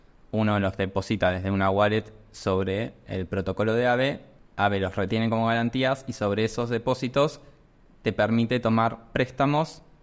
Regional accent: Argentina; now in Paraguay; Particularmente soy argentino, eso no lo mencioné. Por la voz, el voz ya se habrán dado cuenta.

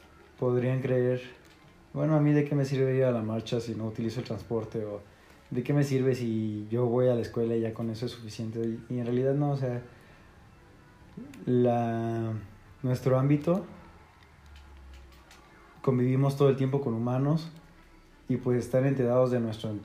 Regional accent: Mexico; yo como mexicano esperaría que pudiera estudiar tranquilo

